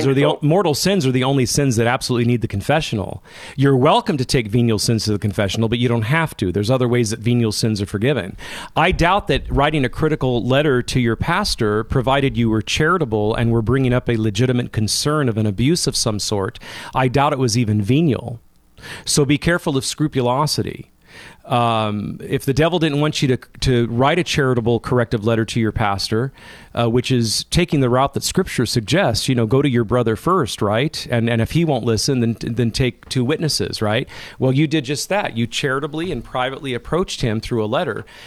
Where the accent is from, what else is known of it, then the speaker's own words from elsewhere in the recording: Modesto, California, United States; Yeah, I'm born and raised in Modesto area, up north in central North California.